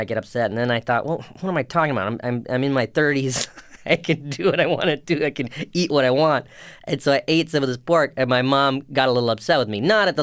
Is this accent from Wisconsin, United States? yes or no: no; South Carolina, United States; born or raised there